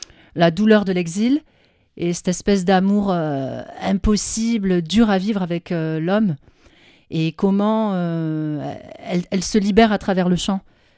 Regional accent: France; Non, en France. Enfin, je suis née en France et grandi en France.

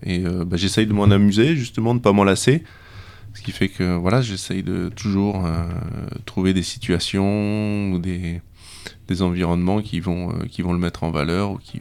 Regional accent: Réunion, France; c'était en 82, donc j'ai suivi les parents, et donc j'ai grandi à La Réunion, et ça m'allait très bien. Du coup, j'ai décidé de continuer à vivre là-bas mes années d'adulte, et voilà, j'y suis toujours.

